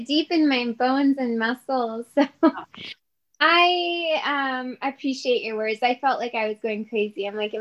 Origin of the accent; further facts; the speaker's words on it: India; yeah, and I'm Indian too.